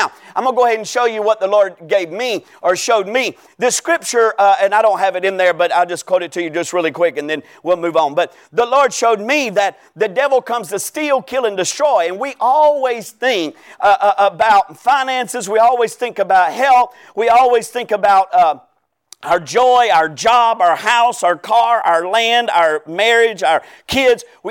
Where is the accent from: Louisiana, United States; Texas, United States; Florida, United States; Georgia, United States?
Georgia, United States; Anyway, I'm from Georgia.